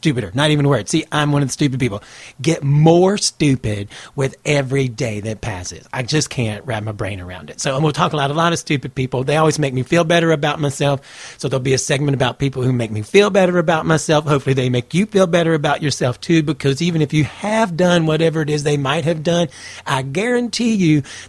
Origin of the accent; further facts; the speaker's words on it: Monroe, North Carolina, United States; now in Hollywood, United States; I grew up in the South. I live out here in Hollywood now. Been in Hollywood for a long time, since the early 90s, 1992 to be exact